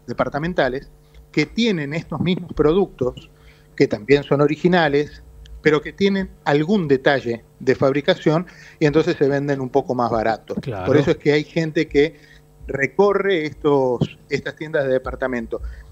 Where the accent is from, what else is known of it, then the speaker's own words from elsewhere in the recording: Argentina; moved away; cuando vine de Argentina hace más de 20 años, uno sabe que hay cosas que no va a volver a hacer más